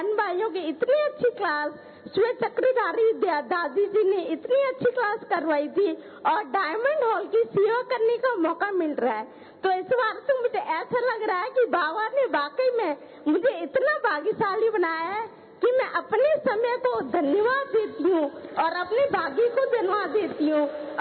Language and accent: Hindi; Morena, Madhya Pradesh, India; मैं मुरैना से हूँ, भोपाल जॉन से।